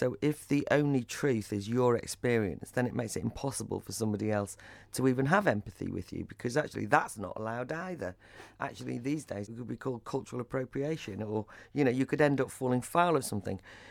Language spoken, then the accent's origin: English; Wales, United Kingdom; also born or lived in Ireland; I was brought up in Wales, so I can add that in. As a Welsh-Irish woman, you know, as a woman from, you know, a working class background.